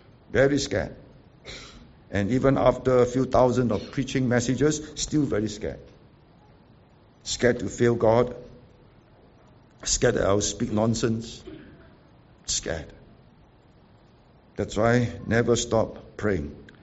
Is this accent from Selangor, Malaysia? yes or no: no; Seremban, Negeri Sembilan, Malaysia; when we were growing up in Seremban, my dad was a member of parliament.